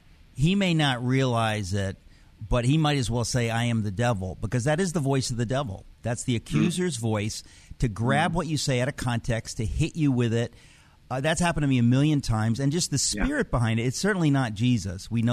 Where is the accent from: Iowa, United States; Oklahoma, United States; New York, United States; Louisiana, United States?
New York, United States; Queens; I'm from Queens, New York, and I come from a world that's not filled with Christians.